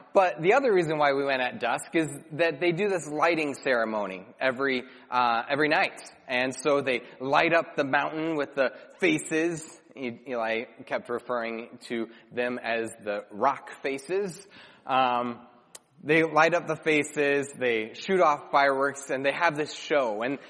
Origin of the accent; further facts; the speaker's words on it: United States; born there; I was reminded of the confidence that I have being born as an American.